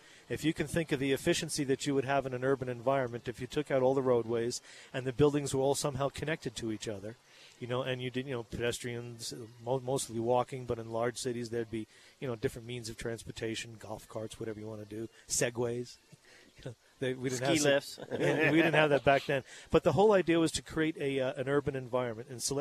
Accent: Oyster Bay, New York, United States; accent: New York; moved away as an adult; No, I'm from Long Island. I can fall back into my New York accent. It just comes natural to me. But the thing was, I left there and looking for adventure, in the early 20s

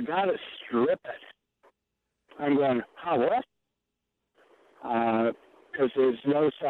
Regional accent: Illinois, United States; I'm from Illinois where three layers of shingles was

